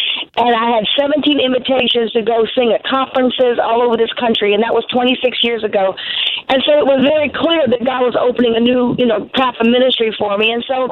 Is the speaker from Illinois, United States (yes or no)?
yes; Normal, Illinois, United States; born there; Well, I was born in Normal, Illinois. Some people question if I'm normal, but I was born in the city of Normal, Illinois